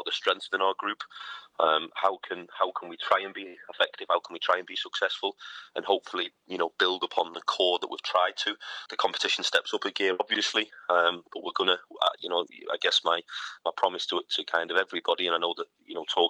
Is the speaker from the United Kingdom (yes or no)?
yes; United Kingdom; as a British head coach who's, you know, 35 years old